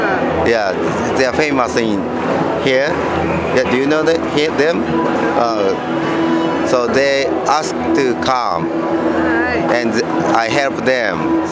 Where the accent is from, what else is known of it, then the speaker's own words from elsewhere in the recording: Tokyo, Japan; English is a second language; I'm from Japan, from Tokyo. Yeah.